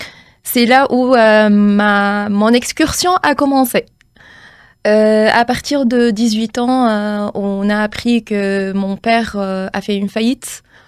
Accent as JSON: {"language": "French", "country": "Tunisia", "said": "je suis de nationalité, je suis arabe. Tout d'abord, je suis venue de North Africa, de l'Afrique du Nord, bien plus précisément, c'est la Tunisie. Donc, j'ai des racines italiennes. J'ai été éduquée par des Français."}